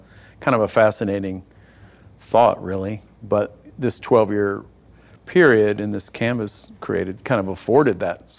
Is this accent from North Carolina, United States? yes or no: no; Texas, United States; I grew up in East Texas, where we had, it was like the Last Picture Show. We had one theater, one screen, and a new movie would open every Friday.